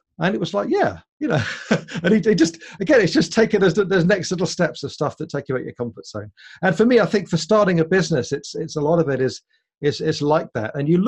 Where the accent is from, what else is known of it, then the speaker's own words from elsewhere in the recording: United Kingdom; I'm a British guy.